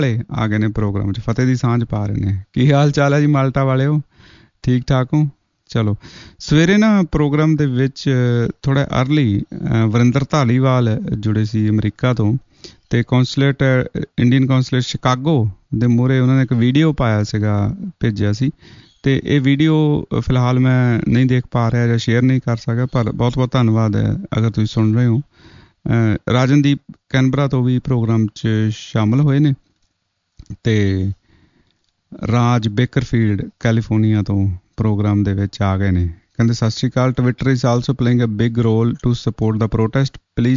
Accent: Punjab, India; ਅਸੀਂ ਪੰਜਾਬੀ ਹਾਂ, ਪੰਜਾਬ ਦੇ ਰਹਿਣ ਵਾਲੇ ਹਾਂ

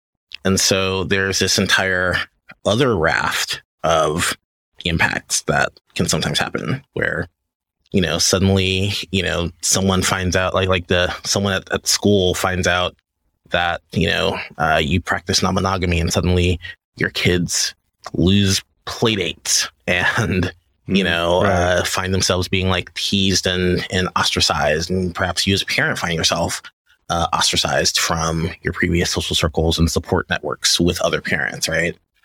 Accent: Louisiana, United States; and so I grew up in Louisiana, and there were still laws criminalizing sodomy on the books

